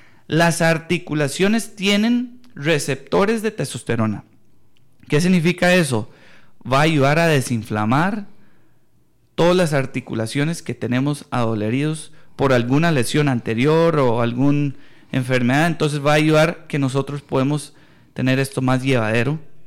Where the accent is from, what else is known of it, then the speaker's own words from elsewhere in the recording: Texas, United States; yo soy de Texas y en la parte de Texas somos muy vaqueros